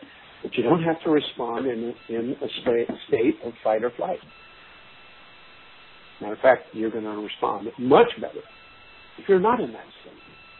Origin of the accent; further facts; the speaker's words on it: England, United Kingdom; moved away; was not popular to be English, and I was attacked and abused and made fun of until I got rid of my accent.